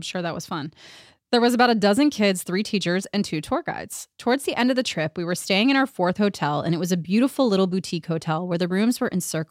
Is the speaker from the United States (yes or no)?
yes; Maryland, United States; I grew up in Maryland, but yeah, we went to DC because it was close